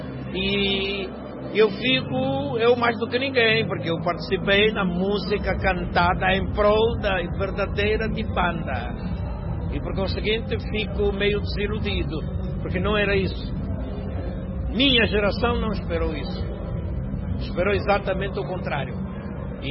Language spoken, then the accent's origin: Portuguese; Angola; povo da minha terra